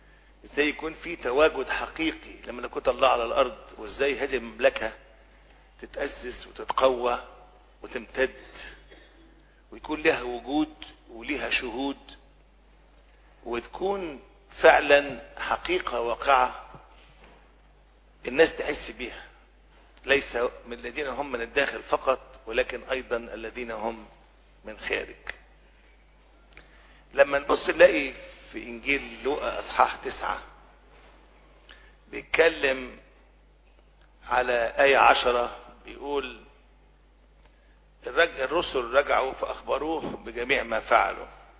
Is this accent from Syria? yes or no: no; Egypt; انا ابن مصر